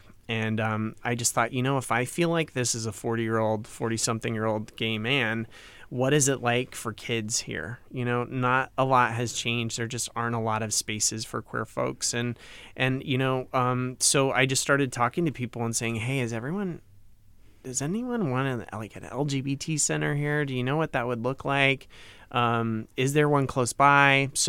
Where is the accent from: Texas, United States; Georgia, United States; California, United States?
California, United States; Tulare; I grew up in Tulare, and I commuted to Los Angeles as a child.